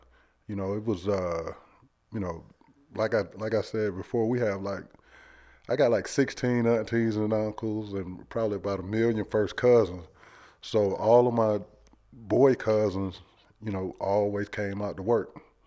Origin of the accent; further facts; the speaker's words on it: Cocoa, Florida, United States; so I was born and raised in Cocoa, Florida, raised by a single mom.